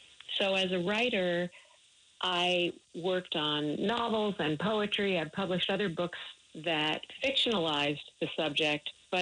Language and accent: English; United States; And so I grew up in the United States, but I was very, very connected to the history of my parents and what had happened to them during World War II.